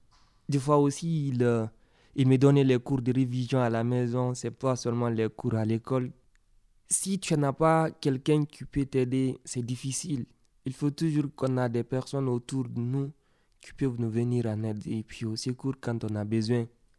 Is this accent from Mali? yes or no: no; Kankan, Kankan Region, Guinea; born there; … Je suis né à Cancan en 2001, le 28 11e mois.